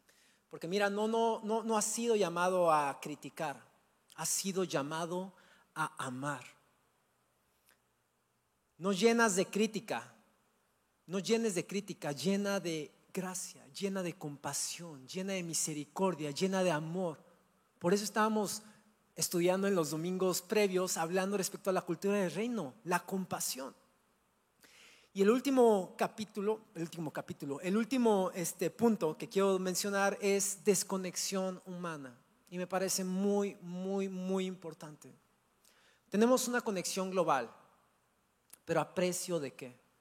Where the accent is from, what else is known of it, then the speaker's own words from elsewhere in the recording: Cuernavaca, Morelos, Mexico; born there; ¿Por qué nací en Cuernavaca y no en Dubái y me casé con un petrolero?